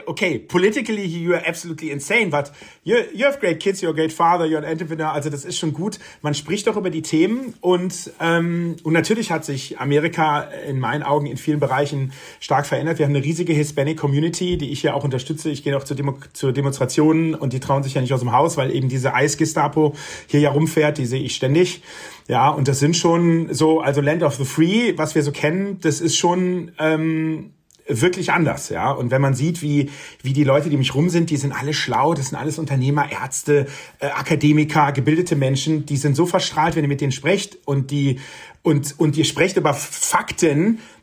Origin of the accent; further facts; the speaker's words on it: Germany; now in United States; ich bin ja aus Deutschland vor 4 Jahren weggezogen, weil ich gedacht habe, in Deutschland ist ja wirklich alles schlecht. Und ich kann euch eins sagen, jetzt mit dem Blick aus USA, in Deutschland ist wirklich alles besser, außer Mindset.